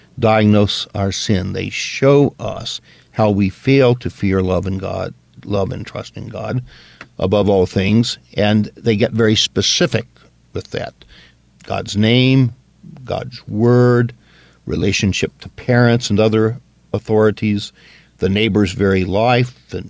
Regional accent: the South, United States; I remember when I was growing up in the South, and Lutherans were certainly a minority in the South

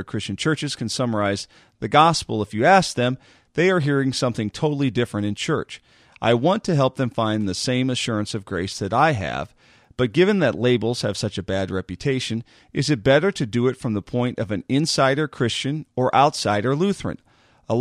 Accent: Illinois, United States; I think you're right, but I wouldn't know. I'm from Illinois.

